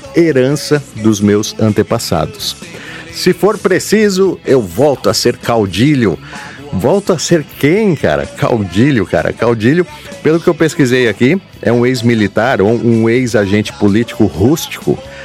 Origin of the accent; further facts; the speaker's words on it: São Paulo, Brazil; Mas aqui no interior de São Paulo, onde eu cresci